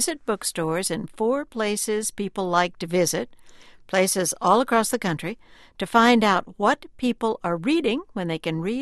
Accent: New Mexico, United States; I'm from New Mexico, so I'm partial to the food.

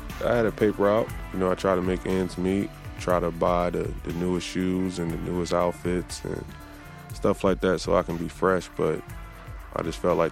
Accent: Racine, Wisconsin, United States; I grew up in Racine, Wisconsin. You know, everybody was a little hard on for cash, but everyone made ends meet.

